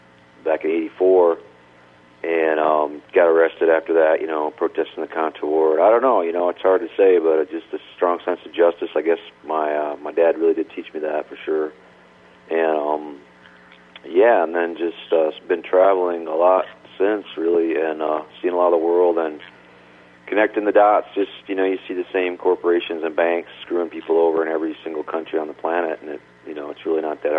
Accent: Missouri, United States; Okay, I'm from Missouri, I can do that.

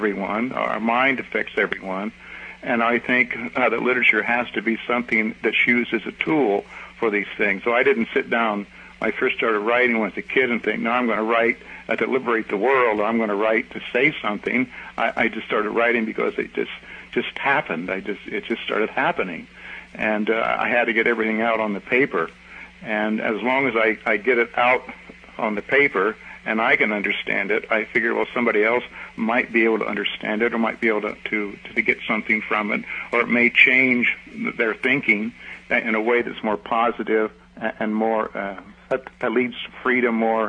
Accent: Indiana, United States; had as a teenager in Indiana, where I was raised.

